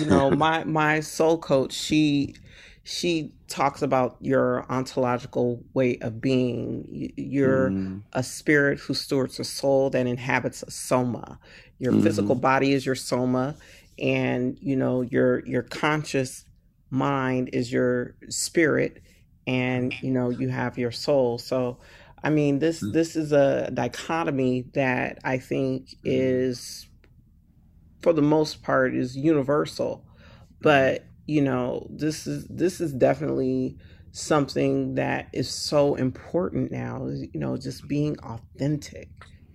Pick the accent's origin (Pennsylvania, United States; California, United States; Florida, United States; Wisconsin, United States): California, United States; Long Beach; I grew up in California. In Long Beach, love the water.